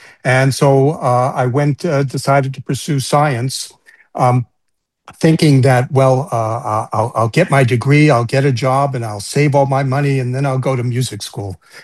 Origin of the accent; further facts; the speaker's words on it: Boston, Massachusetts, United States; My influences growing up in the Boston area, we had a radio station, WBCN